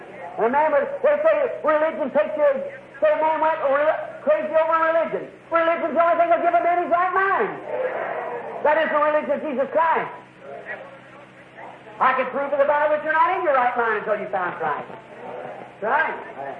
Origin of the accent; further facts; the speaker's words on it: United States; Well, we've got people in this country that I'm an American. You know I am.